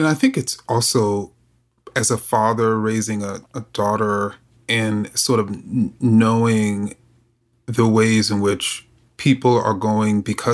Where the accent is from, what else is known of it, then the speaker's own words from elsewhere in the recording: New York City, New York, United States; which growing up in New York City, I mean, that's what we did. We played basketball.